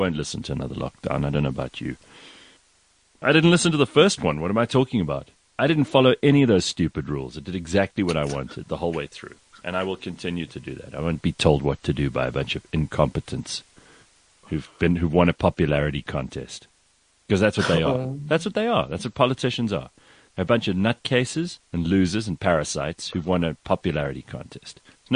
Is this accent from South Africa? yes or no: yes; South Africa; I love being South African on this day at this time